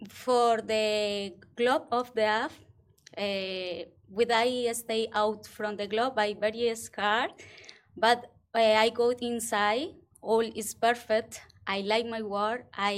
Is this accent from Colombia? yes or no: yes; Colombia; English is a second language; Okay. I'm from Colombia. I'm from Colombia.